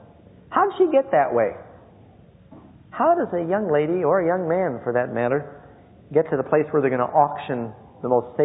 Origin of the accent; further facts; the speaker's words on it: New York City, New York, United States; I grew up mostly in New York City. My brother and I used to play on 42nd and Broadway.